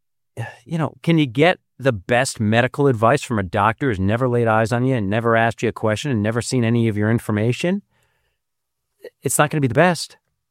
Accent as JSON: {"language": "English", "country": "United States", "said": "And I think that's my experience as an American is that's part of your responsibility is to take care of yourself."}